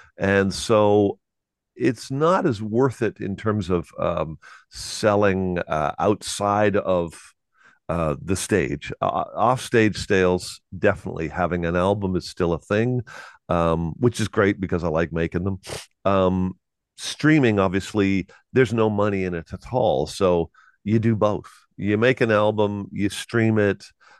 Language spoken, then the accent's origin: English; Canada; I think as a Canadian musician, you better like touring because our country is so huge